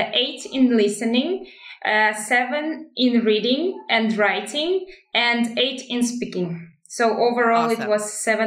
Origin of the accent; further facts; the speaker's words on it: Astana, Kazakhstan; English is a second language; I'm from Kazakhstan, Astana